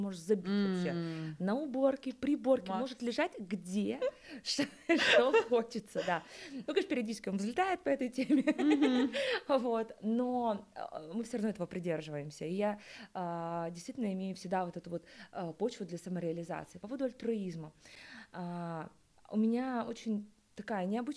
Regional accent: Chelyabinsk Oblast, Russia; born there; я родилась сама в Челябинской области, муж мой из Свердловской области, и там у нас живут все наши родственники.

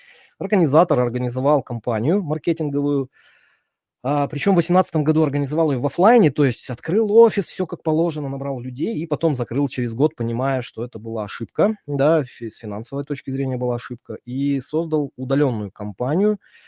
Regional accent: Chelyabinsk, Chelyabinsk Oblast, Russia; я вырос в Челябинске, в неблагополучном районе на ЧМЗ

